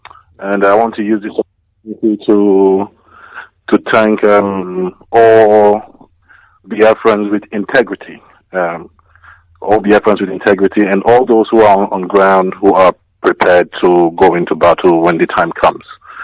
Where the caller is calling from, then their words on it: Sussex, South East England, United Kingdom; I'm calling from Sussex in England.